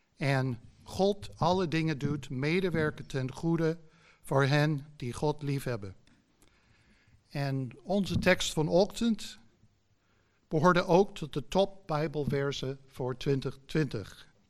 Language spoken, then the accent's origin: Dutch; United States; Dutch is a second language; now in Netherlands; ik kom uit Amerika. Dat hoort in mijn kromme Nederlands.